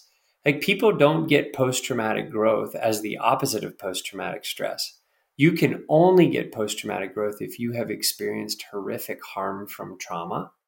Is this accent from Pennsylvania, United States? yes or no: yes; Pennsylvania, United States; I was a sexually abused little boy growing up in Pennsylvania.